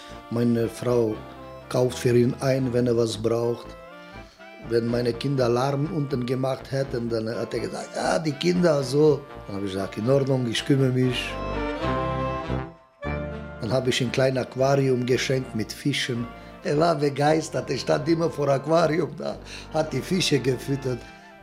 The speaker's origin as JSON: {"language": "German", "region": "Dalmatia", "country": "Croatia", "second_language": "German", "said": "ich komme aus Dalmatien in Kroatien."}